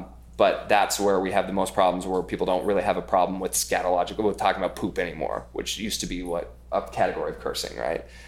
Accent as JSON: {"language": "English", "region": "Idaho", "country": "United States", "tie": "born or raised there", "lives_now": "New York, United States", "said": "I grew up in Idaho. We couldn't say any of the kinds of words that I say now every three sentences in New York."}